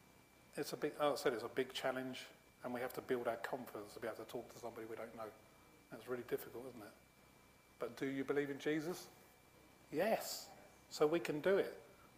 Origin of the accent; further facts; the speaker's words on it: Australia; when I was younger, I came from Australia as the first slider.